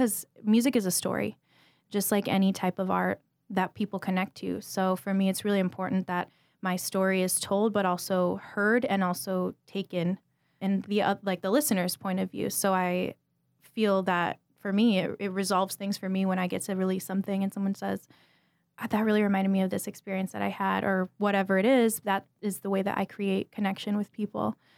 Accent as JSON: {"language": "English", "region": "Michigan", "country": "United States", "tie": "born or raised there", "said": "And I grew up in Michigan, so we have basements there."}